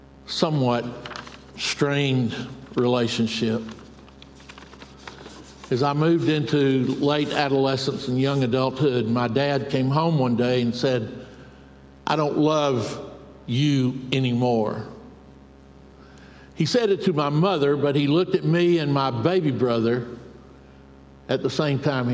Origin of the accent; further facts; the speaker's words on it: Milledgeville, Georgia, United States; I grew up in Milledgeville, Georgia. Any of you know Milledgeville?